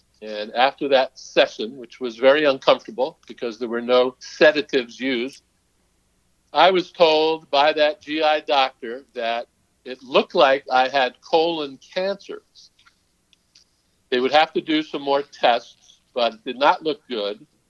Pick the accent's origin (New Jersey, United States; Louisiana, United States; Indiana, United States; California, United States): New Jersey, United States; So I grew up in New Jersey, middle class family, middle class everything.